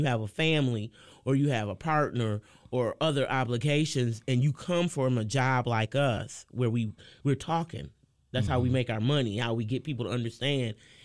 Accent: Lansing, Michigan, United States; just like you, I'm from Lansing.

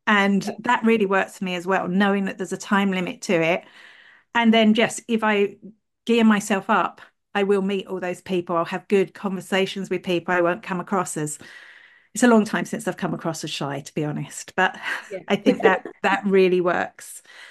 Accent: England, United Kingdom; accent: English; now in Ireland; Even though I know I sound English, I am originally English. I'm 30 years in Ireland. I'm just going to sound like this for life.

